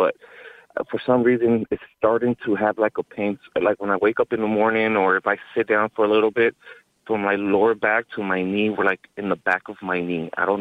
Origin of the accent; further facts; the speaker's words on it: California, United States; Well, I always grew up in the South Bay area and my dad has always been a driver for like different bus companies and stuff.